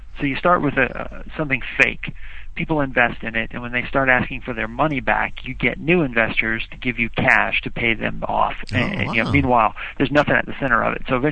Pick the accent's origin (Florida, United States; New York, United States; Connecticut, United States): Florida, United States; Orlando; I grew up in Orlando, Florida, and I was a reporter for the newspaper there, the Orlando Sentinel, for 6 years.